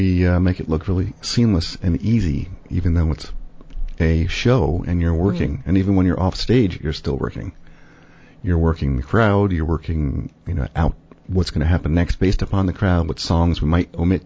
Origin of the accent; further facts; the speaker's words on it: New Jersey, United States; And for me, you know, I grew up in New Jersey, and I was lucky enough to have a basement.